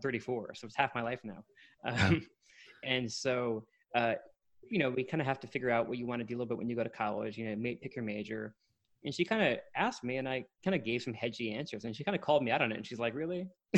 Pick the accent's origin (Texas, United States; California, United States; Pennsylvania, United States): Texas, United States; Dallas; also born or lived in Bronx, New York; So I was born in New York, and I kind of grew up in the Bronx for the first, 8 years of my life. Then we moved to Dallas with my family.